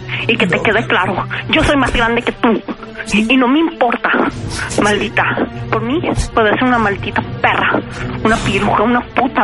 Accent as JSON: {"language": "Spanish", "town": "Tamazula", "country": "Mexico", "said": "y soy de Tamazula. ¿Te quedó claro?"}